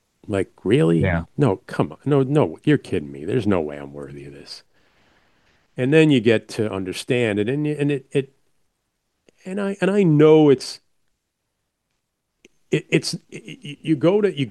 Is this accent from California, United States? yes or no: no; New York, United States; that's a kid growing up in New York, like 10 years, 12 years old, listening to Marv on the radio